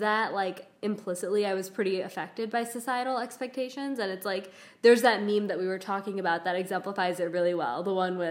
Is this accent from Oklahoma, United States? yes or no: no; Chicago, Illinois, United States; I was born in Chicago to a family that is Pakistani mostly. And, you know, although I technically grew up in an American city